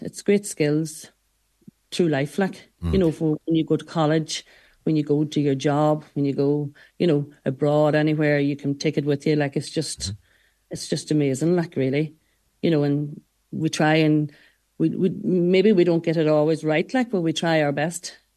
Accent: Connacht, Ireland; I suppose I'm from Mayo, a place called Carrigmore-Lacan, and it was just the backbone of our village at home was the GAA. So I was brought up in that culture

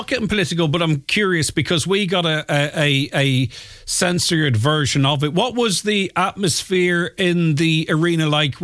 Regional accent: Derry, Northern Ireland, United Kingdom; I'm from Derry and I just love the alpacas in Donegal.

